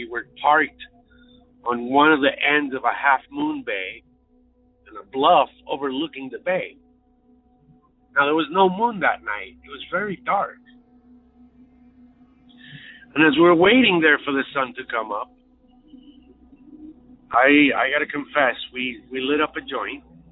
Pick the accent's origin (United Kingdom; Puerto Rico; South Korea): Puerto Rico; I grew up in Puerto Rico in the Caribbean.